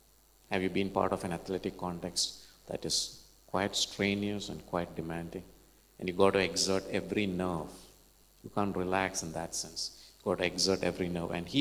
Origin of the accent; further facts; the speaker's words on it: Kerala, India; accent: Malayalam; English is a second language; My accent could be a little different now, a little bit of Malayalam in it. It's okay, you can still follow.